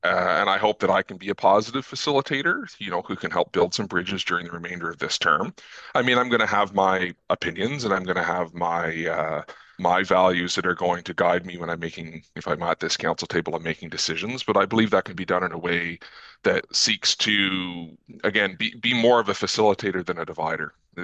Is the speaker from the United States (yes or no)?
no; Rideau Lakes, Ontario, Canada; I grew up in Rideau Lakes in the South Elmsley area